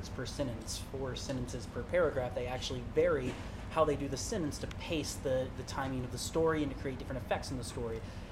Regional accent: Palatka, Florida, United States; in a teen club where I grew up in Palatka, Florida

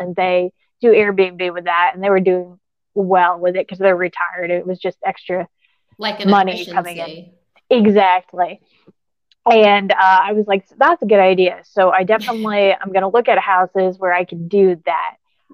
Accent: San Diego, California, United States; I'm originally from San Diego for the most part, military family.

